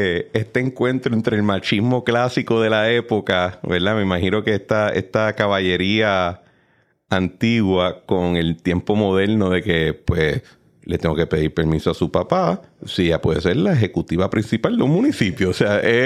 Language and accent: Spanish; Guaynabo, Puerto Rico; also born or lived in Bayamón; Yo nací en Bayamón, pero soy de Guaynabo.